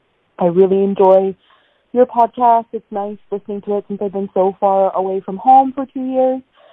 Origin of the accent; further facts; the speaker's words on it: British Columbia, Canada; now in Melbourne, Australia; I'm originally from Vancouver Island, but I'm currently listening to you in Melbourne, Australia.